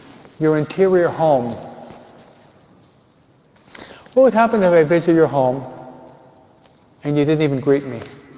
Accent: New York, United States; And I do it 14 because I'm from New York.

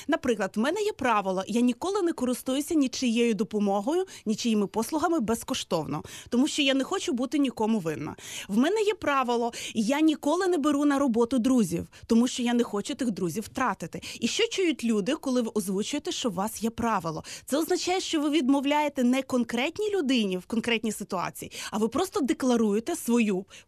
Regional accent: Lviv, Lviv Oblast, Ukraine; особливо в нас на Західній Україні в першу чергу, тому що я зі Львова приїхала.

